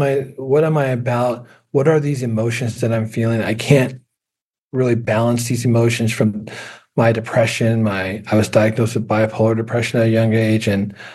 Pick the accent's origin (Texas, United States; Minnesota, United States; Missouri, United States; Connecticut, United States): Missouri, United States; Kansas City; Kansas City, Missouri. I also lived on the Kansas side as well. So grew up in Kansas City, Missouri, but also lived on the Kansas side.